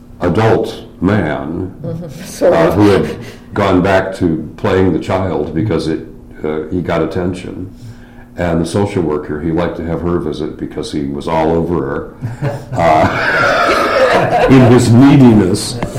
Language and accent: English; Grand Rapids, Michigan, United States; now in Lansing, United States; I'm from the Grand Rapids area